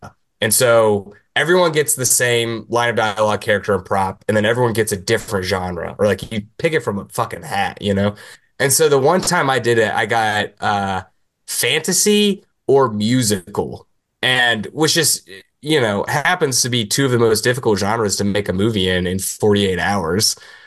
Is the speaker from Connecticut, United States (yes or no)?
no; Coudersport, Pennsylvania, United States; also born or lived in Tennessee; So originally I'm from Tennessee, lived there till I was like 10. My whole family's down there still. And then went to like middle school and high school in middle of nowhere, Pennsylvania.